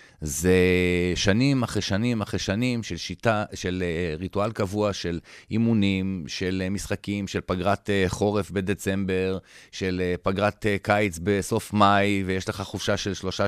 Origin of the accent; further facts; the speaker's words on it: Rishon LeZion, Central District, Israel; אני לא אשכח שהייתי גר בראשון